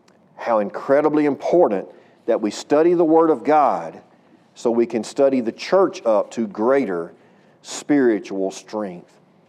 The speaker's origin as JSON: {"language": "English", "town": "Cooper", "region": "Texas", "country": "United States", "tie": "born or raised there", "said": "Well, he preached in my hometown of Cooper when I was brand spanking new back in the day."}